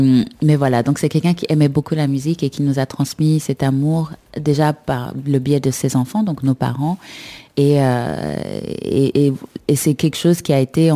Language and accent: French; Kampala, Central Region, Uganda; Donc oui, je suis né à Kampala. J'ai grandi à Kampala